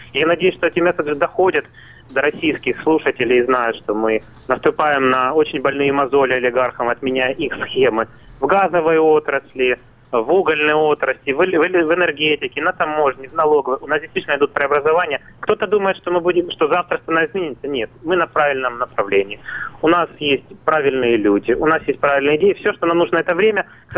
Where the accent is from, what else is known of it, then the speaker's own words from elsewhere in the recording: Donetsk, Donetsk Oblast, Ukraine; Сам я из Донецка